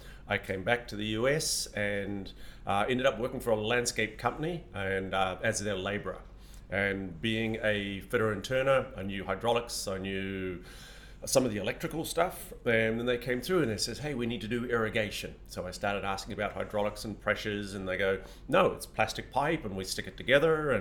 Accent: New Zealand; moved away as an adult; now in United States; My accent is, I'm obviously not from Southern California. I actually came out of New Zealand, and at the ripe old age of 20

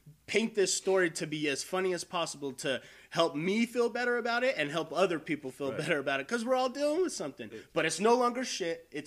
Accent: Las Vegas, Nevada, United States; I definitely understand being born and raised in Vegas, the culture of homophobia that used to be Vegas

